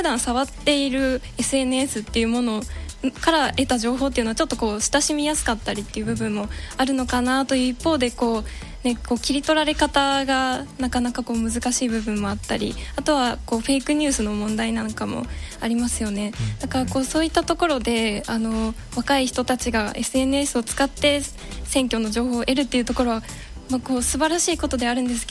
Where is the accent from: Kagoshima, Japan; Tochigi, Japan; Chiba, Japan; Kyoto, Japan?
Kyoto, Japan; Maizuru; now in Osaka, Japan; 今あの舞鶴出身で舞鶴に住民票を置きながら大阪で一人暮らししてるんですけども